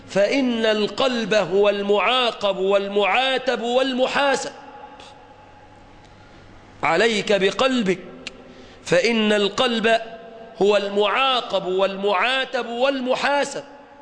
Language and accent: Arabic; Egypt